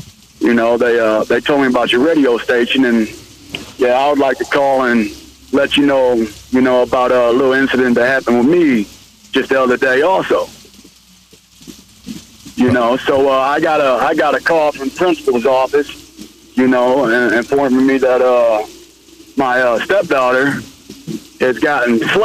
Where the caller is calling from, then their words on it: Granite City, Illinois, United States; from Granite City.